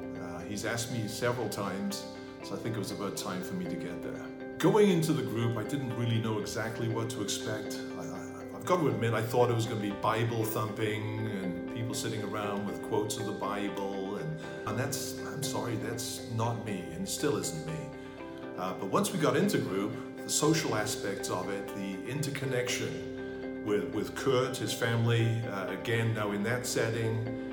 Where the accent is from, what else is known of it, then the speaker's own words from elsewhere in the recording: Wales, United Kingdom; moved away as an adult; I'm a Welshman from Great Britain, and I've been here for 40 years. My father was African and an atheist. My mother, Dutch and a lapsed Catholic.